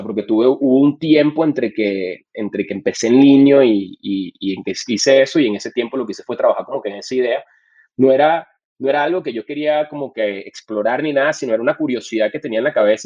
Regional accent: Colombia; moved away as an adult; now in Mexico; yo me fui de Colombia para venirme a México

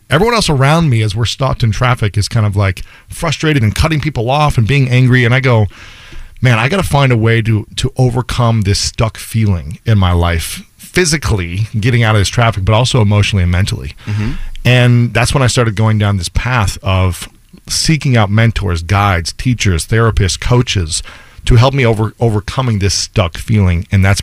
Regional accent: Ohio, United States; And we're both from Ohio.

